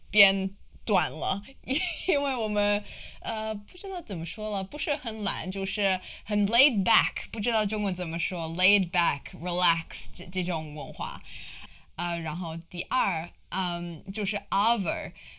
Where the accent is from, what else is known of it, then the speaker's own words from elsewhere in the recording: Sydney, New South Wales, Australia; 我是来自悉尼21岁，是我第一次去中国，我去复旦大学学习一年